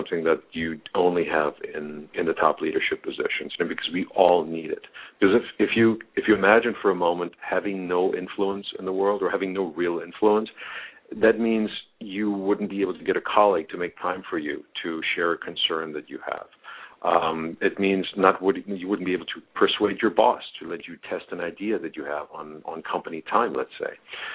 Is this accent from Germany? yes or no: yes; Bavaria, Germany; first language German; English is a second language; Yeah, I'm from the Munich area in Germany. And so, I taught myself English as a little kid